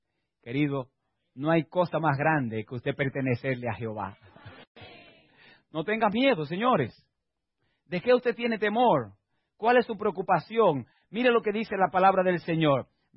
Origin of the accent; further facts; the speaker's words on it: Dominican Republic; Ahí en mi país, en República Dominicana